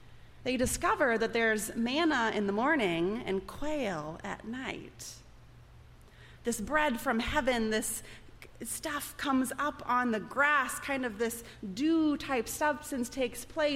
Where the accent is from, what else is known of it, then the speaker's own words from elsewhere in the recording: Nebraska, United States; We took a journey to Nebraska, my home state, where I'm from, and had a chance to visit with family and see friends.